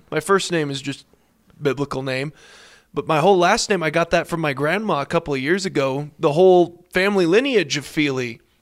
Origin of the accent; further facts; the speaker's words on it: Illinois, United States; But I'm from Illinois.